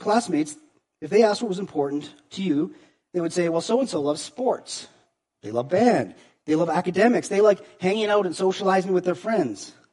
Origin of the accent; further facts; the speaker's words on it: Canada; Yes, I'm Canadian. But my family never played hockey. I never played it growing up.